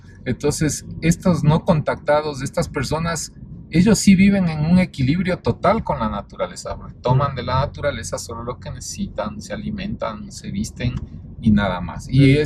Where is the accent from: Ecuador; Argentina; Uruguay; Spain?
Ecuador; Lo peor que nos podría pasar como ecuatoriano, que amo la naturaleza, yo amo la naturaleza